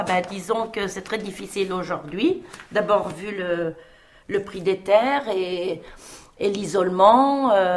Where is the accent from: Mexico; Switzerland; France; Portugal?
France; Masmayou; Moi, je suis d'ici. Moi, je suis née à Masmayou, à 3 km du bourg. De toute façon, il faut bien dire aussi qu'on est dans un petit village rural.